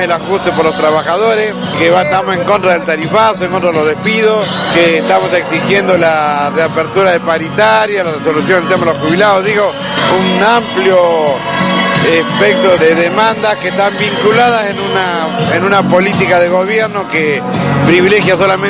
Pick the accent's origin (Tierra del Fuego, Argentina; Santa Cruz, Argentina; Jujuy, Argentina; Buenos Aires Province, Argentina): Jujuy, Argentina; Y vengo de Jujuy.